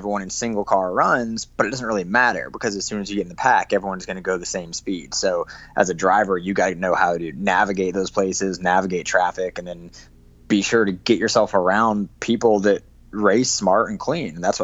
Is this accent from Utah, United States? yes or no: yes; Park City, Utah, United States; I did. Yeah, technically I grew up in Park City.